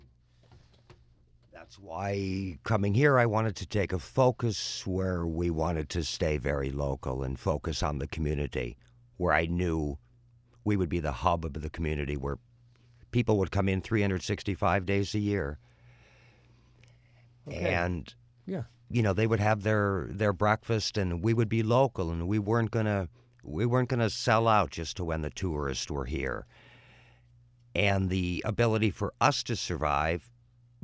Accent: Wisconsin, United States; Yeah, originally I'm from Door County up in northern Wisconsin, and grew up on a farm

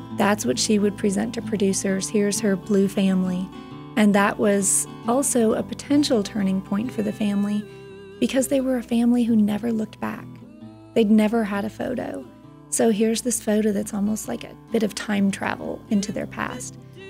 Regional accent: Wisconsin, United States; Well, I grew up in Wisconsin, so the snow scenes, of course, come sort of naturally to me.

